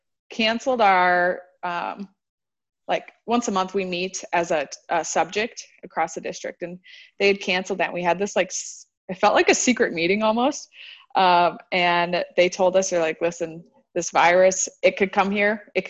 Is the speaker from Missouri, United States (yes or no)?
no; North Dakota, United States; now in Meridian, United States; I live in Meridian, Idaho. So we are a suburb of Boise. Boise right now is seeing this I'll backtrack. I'm from North Dakota.